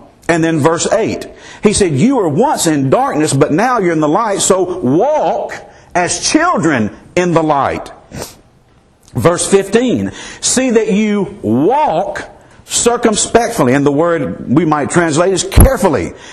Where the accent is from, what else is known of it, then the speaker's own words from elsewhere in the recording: Mississippi, United States; at least where I grew up in Mississippi, very conservative, very traditional.